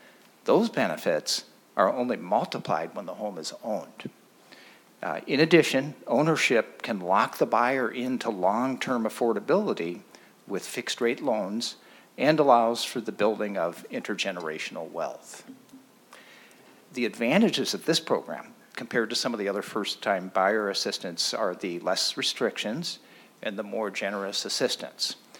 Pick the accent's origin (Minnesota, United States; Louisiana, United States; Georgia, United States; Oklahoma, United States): Minnesota, United States; Minneapolis; I live in Richfield, and I come from South Minneapolis.